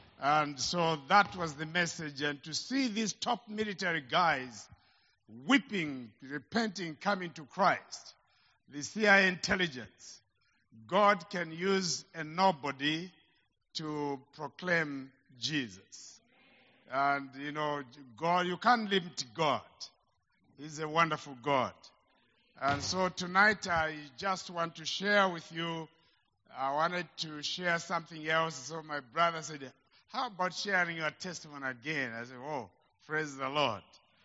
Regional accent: Zimbabwe; born there; I was born in Zimbabwe from a Malawian father and a Zambian mother. So, born in Zimbabwe, Malawian father, Zambian mother.

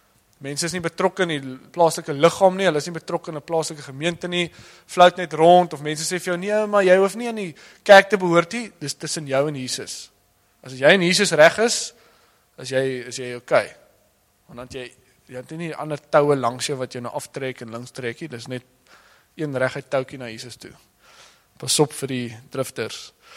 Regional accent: Kroonstad, Free State, South Africa; born there; Of soos ek wat in Kroonstad gebore is.

